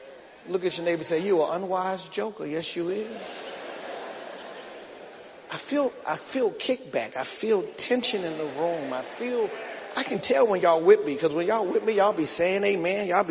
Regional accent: Glenarden, Maryland, United States; when I grew up in this church, I grew up in the First Baptist Church in Glen Arden, and the mothers of the church took the young women underneath their wings

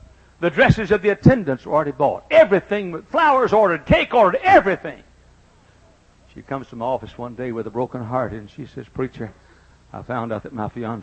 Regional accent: Dallas, Texas, United States; I grew up in Dallas, Texas.

